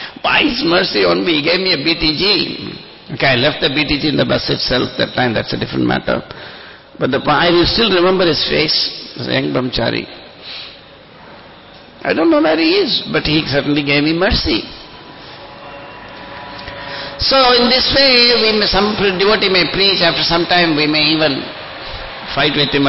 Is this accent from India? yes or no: yes; India; He knows I'm from India